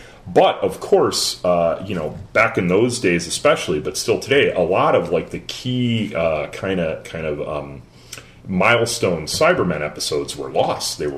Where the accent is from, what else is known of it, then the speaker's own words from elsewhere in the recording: Chicago, Illinois, United States; My growing up in Chicago, the local PBS station was actually one of the kind of flagship Doctor Who stations.